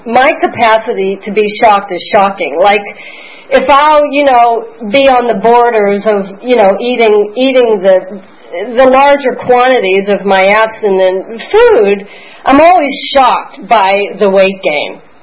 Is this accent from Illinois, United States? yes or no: no; Pennsylvania, United States; So I'm from Pennsylvania, you know.